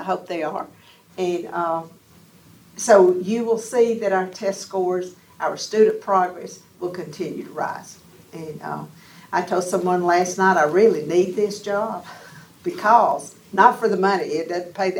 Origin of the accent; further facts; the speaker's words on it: Georgia, United States; But I grew up in DeKalb County several years ago, have a farm up at Kilpatrick now.